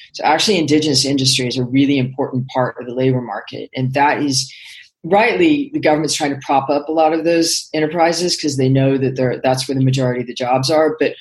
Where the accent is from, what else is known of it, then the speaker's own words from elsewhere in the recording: United States; He's English and I'm American.